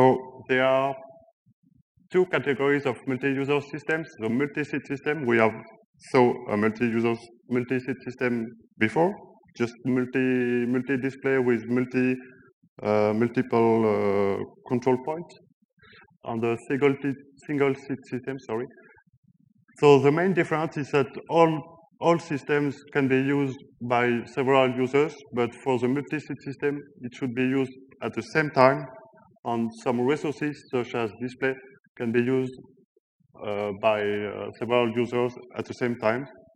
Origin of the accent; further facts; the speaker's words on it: Brittany, France; English is a second language; I come from Brittany in France.